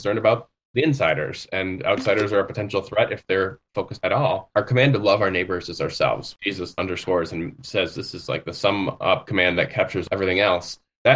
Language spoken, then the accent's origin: English; United States; the culture I was raised in the United States, when we grew up, strangers, people who are unknown to us as a potential threat.